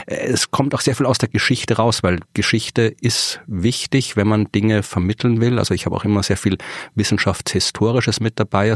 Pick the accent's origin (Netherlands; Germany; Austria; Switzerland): Austria; dass ich als Österreicher diese Podcasts mache.